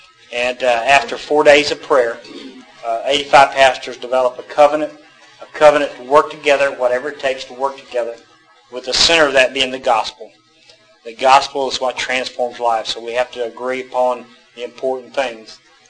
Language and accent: English; South Carolina, United States; now in Birmingham, United States; I grew up in South Carolina, moved from South Carolina, grew up during integration and all that, was bused to all black schools and stuff like that. Moved to Birmingham, got saved, moved to Birmingham in 1980